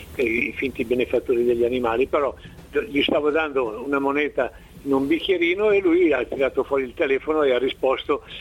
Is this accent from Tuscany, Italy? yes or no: yes; Florence, Tuscany, Italy; born there; io sono nato a Firenze